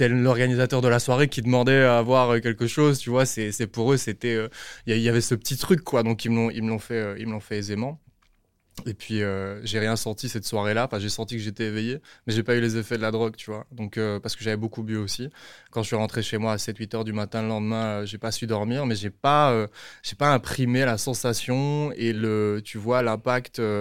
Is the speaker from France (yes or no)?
no; Liège, Wallonia, Belgium; now in Brussels, Belgium; Je suis liégeois, Liège, mais je vis à Bruxelles pour l'instant.